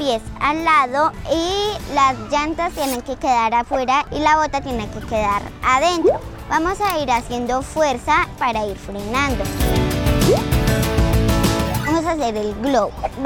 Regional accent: Bogotá, Colombia; tengo 9 años, soy de Bogotá.

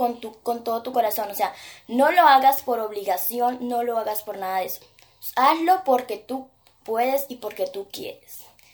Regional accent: Cartago, Valle del Cauca, Colombia; soy del Cartago Valle, del Colegio María Auxiliadora, del grado 7-3.

